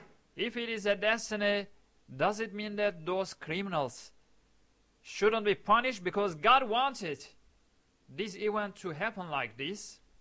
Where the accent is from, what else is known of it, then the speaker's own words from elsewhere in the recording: Diyarbakir, Diyarbakır Province, Turkey; English is a second language; I am also from Diyarbakir, from the eastern parts of Turkey, and I didn't want to tell the man that I come from the eastern part of Turkey